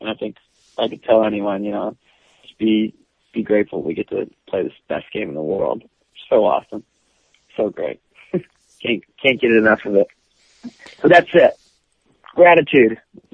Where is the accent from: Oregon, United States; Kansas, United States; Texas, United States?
Oregon, United States; I went to Chapman and I'm from Oregon.